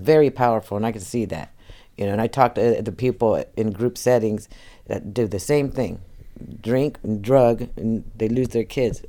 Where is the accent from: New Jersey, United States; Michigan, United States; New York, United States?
New York, United States; Plattsburgh; born there; I was born in Plattsburgh Air Force Base, New York, so I'm considered an Air Force brat.